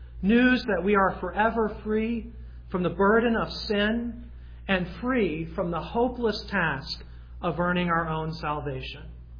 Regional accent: the South, United States; I grew up in the South

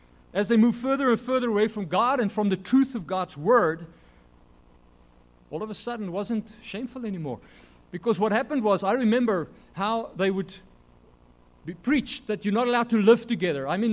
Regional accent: South Africa; I remember that I grew up in the Afrikaner community. No? Afrikaner community, very religious.

